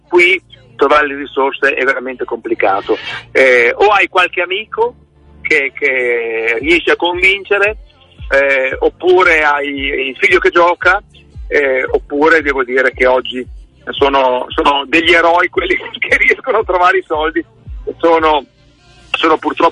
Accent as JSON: {"language": "Italian", "town": "San Martino in Rio", "region": "Emilia-Romagna", "country": "Italy", "tie": "born or raised there", "said": "sono andato al mio paese d'origine, che è un piccolo paese in provincia di Reggio Emilia, che si chiama San Martino del Rio"}